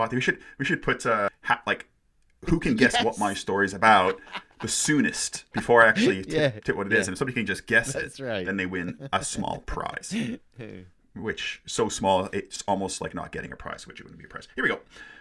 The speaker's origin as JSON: {"language": "English", "country": "Canada", "lives_now": "United Kingdom", "said": "I'm Canadian. I'm Canadian-British."}